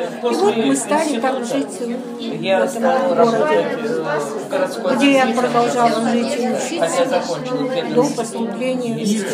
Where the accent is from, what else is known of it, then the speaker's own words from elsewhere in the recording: Mikhailovka, Tomsk Oblast, Russia; born there; Я родилась в Томской области. Это деревня Михайловка Асиновского района.